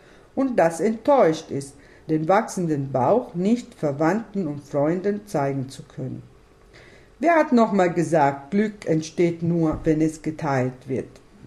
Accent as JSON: {"language": "German", "country": "Italy", "second_language": "German", "moved": "as an adult", "lives_now": "Freiburg, Germany", "said": "Als Italienerin, die seit fast 7 Jahren in Freiburg wohnt und arbeitet"}